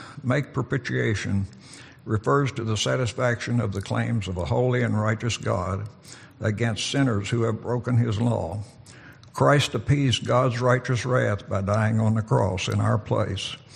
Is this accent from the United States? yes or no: yes; West Virginia, United States; but I'm from West Virginia. And I attended church a lot before I was saved.